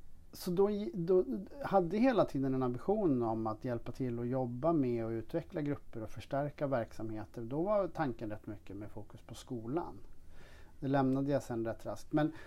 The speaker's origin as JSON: {"language": "Swedish", "town": "Uppsala", "region": "Uppsala County", "country": "Sweden", "moved": "as an adult", "said": "Hade inte tänkt att stanna i Örebro, för det var ju ingen, jag är från Uppsala."}